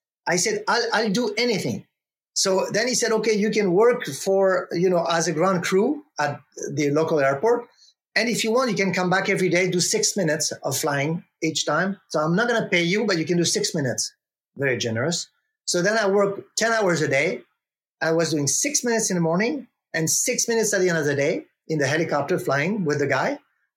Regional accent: France; because I came from New York as a French guy, I came with all the cliche, the American cliche that you can have as a French person looking at America.

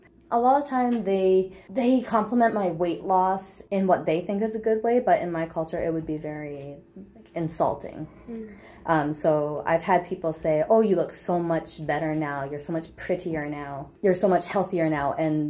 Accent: Canada; I'm from Canada, so it's very diverse.

